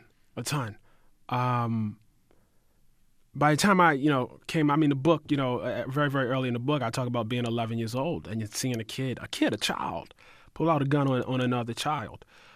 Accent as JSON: {"language": "English", "town": "Baltimore", "region": "Maryland", "country": "United States", "tie": "born or raised there", "said": "Well, I grew up in West Baltimore."}